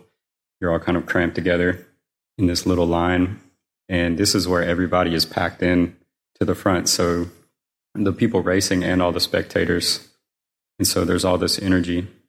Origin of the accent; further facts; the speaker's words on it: Alabama, United States; and I'm from Alabama, and so all of our races will take place in the forest.